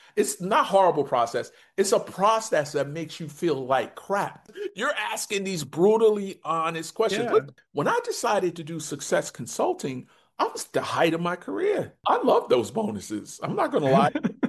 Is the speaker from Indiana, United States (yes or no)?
no; Newark, New Jersey, United States; I'm a kid from the hood. I'm from Newark, New Jersey.